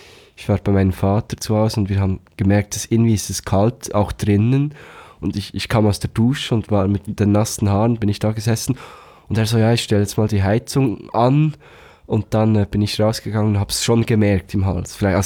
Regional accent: Bern, Switzerland; accent: Swiss High German; ich bin Berner und wir haben nicht so schönes Hochdeutsch.

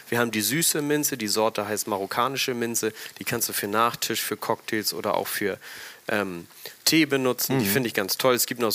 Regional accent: Hamburg, Germany; Also ich bin aus Hamburg und genauer gesagt aus dem Süden, also aus vier Landen.

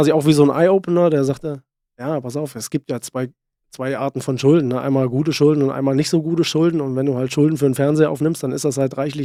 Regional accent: Saxony-Anhalt, Germany; born there; ich komme ja gebürtig aus Sachsen-Anhalt von einem kleinen Dorf.

